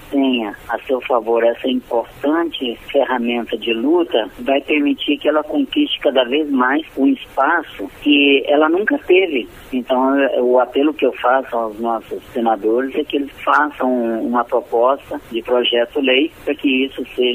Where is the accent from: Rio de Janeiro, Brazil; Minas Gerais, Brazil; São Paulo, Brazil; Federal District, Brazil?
Minas Gerais, Brazil; Viçosa; Descemos para Belo Horizonte, Belo Horizonte, Viçosa, minha cidade.